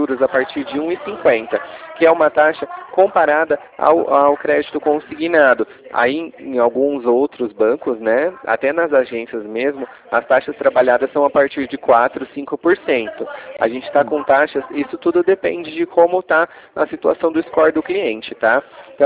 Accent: Ribeirão Preto, São Paulo, Brazil; Eu sou de Ribeirão.

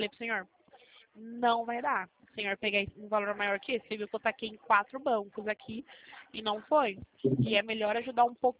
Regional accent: São Paulo, Brazil; Eu sou do interior de São Paulo.

